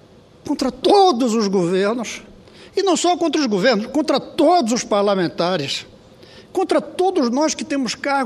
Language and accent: Portuguese; Brazil; manifestar a vergonha que eu sinto como brasileiro